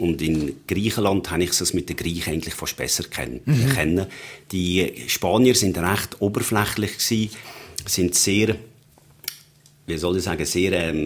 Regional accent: Valais, Switzerland; Das ist vielleicht auch ein bisschen als Walliser. Man hat ja gerne innerhalb von der Walliser so ein bisschen Kontakt

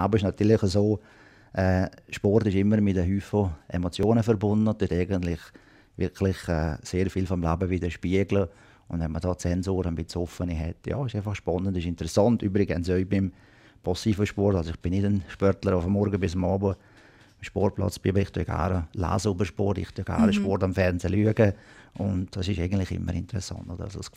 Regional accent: Valais, Switzerland

